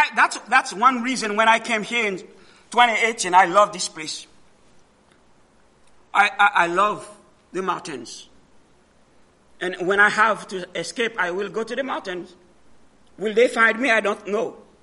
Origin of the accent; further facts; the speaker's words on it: Atlanta, Georgia, United States; now in Elmira, United States; I said, I came from Atlanta, one of the largest cities in America, in the world. Beautiful city.